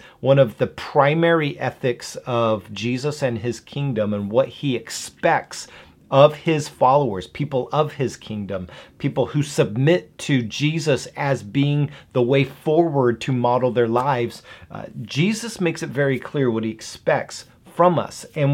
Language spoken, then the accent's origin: English; Demopolis, Alabama, United States; born there; I was born in Demopolis, Alabama. So my hometown, Demopolis, it was a place I spent many summers.